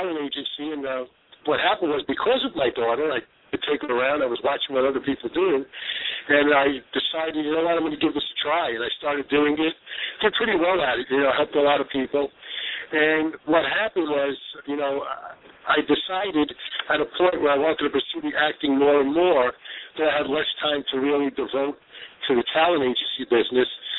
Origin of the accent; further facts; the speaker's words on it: Brooklyn, New York, United States; Well, I grew up in Brooklyn, and, you know, we had family and friends that were in the nightclub business, the restaurant business, so I was kind of raised in it.